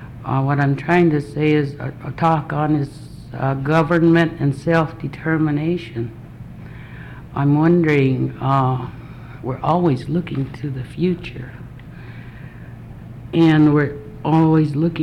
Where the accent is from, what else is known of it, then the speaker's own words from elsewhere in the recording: Chitina, Alaska, United States; now in Palmer, United States; I live in Palmer, Alaska. I was born and raised in Chitna, Alaska.